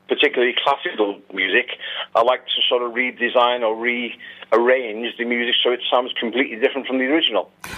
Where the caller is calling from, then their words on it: Connah's Quay, Wales, United Kingdom; I'm at home in Connors Quay, which is Deeside in North Wales.